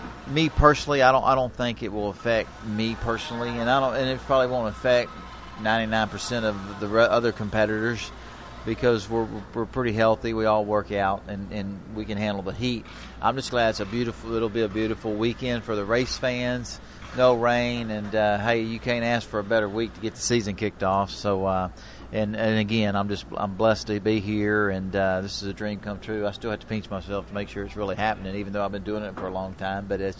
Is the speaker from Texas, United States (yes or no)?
yes; Texas, United States; I'm from Texas. It's always hot in Texas